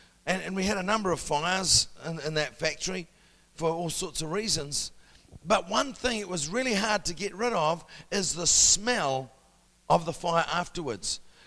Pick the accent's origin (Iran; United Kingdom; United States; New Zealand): New Zealand; I grew up in New Zealand